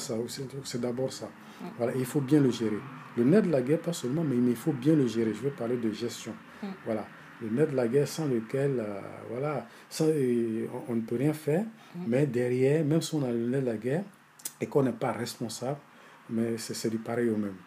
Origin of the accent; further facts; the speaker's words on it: Burkina Faso; que ce soit chez nous au Burkina ou bien ailleurs